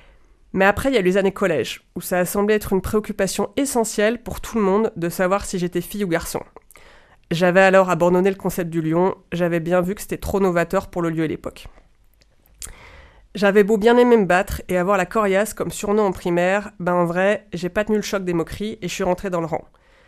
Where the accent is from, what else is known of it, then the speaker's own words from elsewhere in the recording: Bourg-en-Bresse, Auvergne-Rhône-Alpes, France; mon enfance à Bourg-en-Bresse dans les années 90.